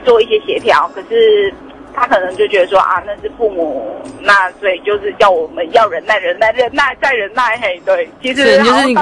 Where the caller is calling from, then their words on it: Taichung, Taiwan; 啊，我是台中的